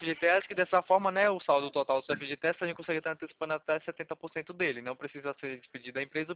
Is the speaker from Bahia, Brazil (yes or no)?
yes; Bahia, Brazil; Também sou baiano. Eu já morei aí na Bahia. Cresci na Bahia.